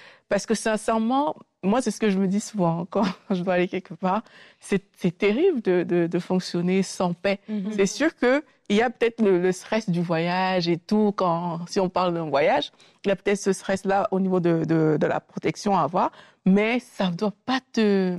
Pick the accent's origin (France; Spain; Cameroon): Cameroon; Je vous raconte souvent cette histoire où j'étais chez moi au Cameroun.